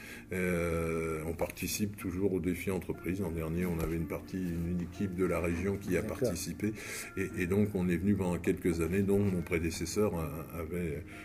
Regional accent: Nantes, Pays de la Loire, France; Alors moi, je suis nantais, donc je suis venu en voiture.

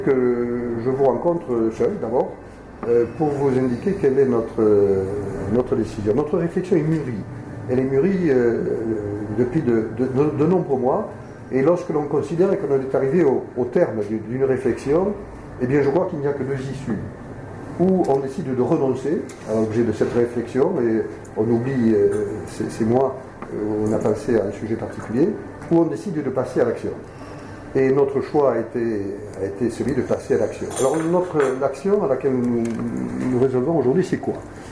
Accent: Lourdes, Occitanie, France; Nous sommes des Lourdais, et nous sommes des Lourdais chrétiens, j'affirme.

